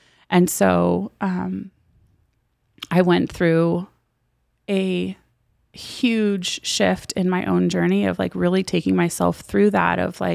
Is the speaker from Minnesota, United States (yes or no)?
no; Nevada, United States; So I was raised in Nevada. I was raised by my dad until when he passed away when I was almost 16 years old. I lived in Nevada, and then my mom lived in California.